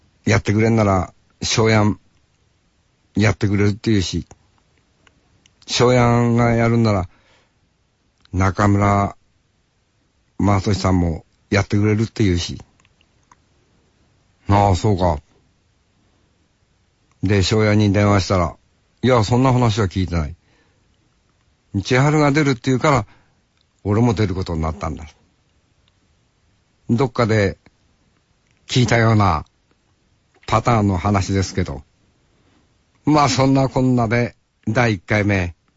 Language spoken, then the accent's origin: Japanese; Hokkaido, Japan; 俺たち北海道の人間からすればさ、やっぱり三陸海岸なあ、魅力的だし